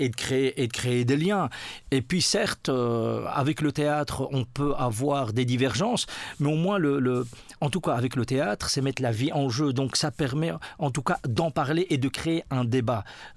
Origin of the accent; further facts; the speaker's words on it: Brussels, Brussels-Capital Region, Belgium; non, je suis bruxellois. Je dis toujours je suis d'où je vis, donc j'aime cette ville, j'aime les gens, j'aime ce pays, c'est mon pays.